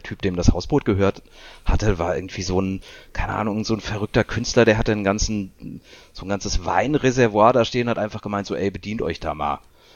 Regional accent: Germany; als Deutscher bist du ja in Frankreich nicht unbedingt so gerne gesehen.

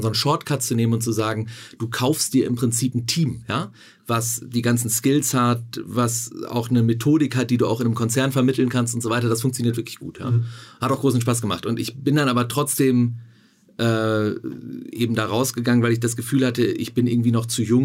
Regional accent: North Rhine-Westphalia, Germany; Erstmal bin ich Westfale, wenn du aufs Vorleben eingehst.

